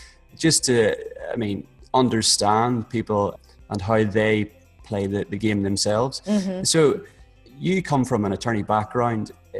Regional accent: Belfast, Northern Ireland, United Kingdom; because he actually comes from just very close to where I was brought up and live in Belfast, Northern Ireland.

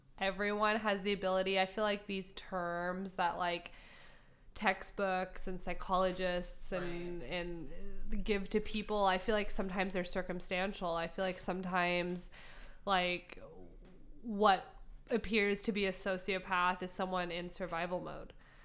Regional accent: California, United States; I grew up in the Bay Area, and I had friends.

